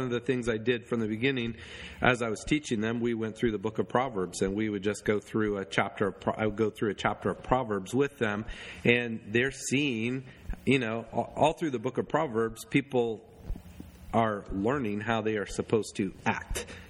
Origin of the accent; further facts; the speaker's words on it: United States; now in Zambia; So I am an American, an educated American that I have a Land Cruiser. I have the ability to get out in the village. I live in a decent home in the city. I have the ability to get on an airplane and fly back to America.